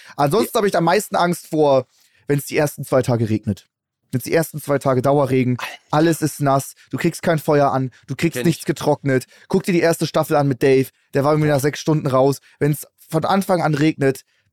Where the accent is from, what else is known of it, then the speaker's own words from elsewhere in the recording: Hamburg, Germany; ich komme ja aus Hamburg.